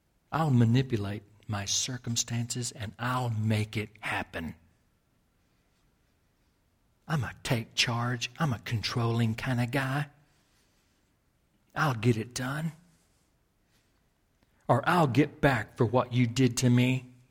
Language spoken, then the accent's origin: English; Texas, United States; And I was raised in West Texas.